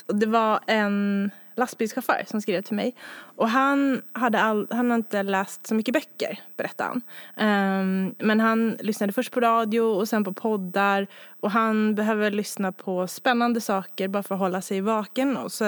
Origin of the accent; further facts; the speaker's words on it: Haninge, Stockholm County, Sweden; Jag är uppvuxen i Haninge då, som jag sa tidigare.